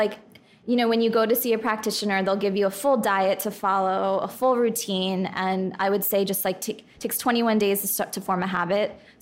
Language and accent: English; Pennsylvania, United States; I grew up in Pennsylvania, learned Hindi from watching Bollywood movies, took it in college, stay pretty connected to my family back in India.